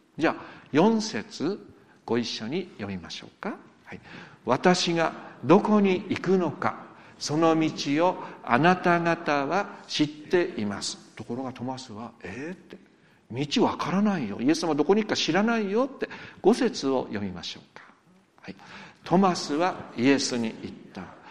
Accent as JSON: {"language": "Japanese", "region": "Yamagata", "country": "Japan", "said": "まあ私山形出身で何度か話しました。"}